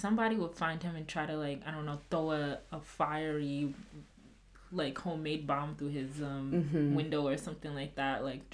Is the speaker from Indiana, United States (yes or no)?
no; New York, United States; Honestly, no one hustles like a New Yorker. I'm clearly a New Yorker.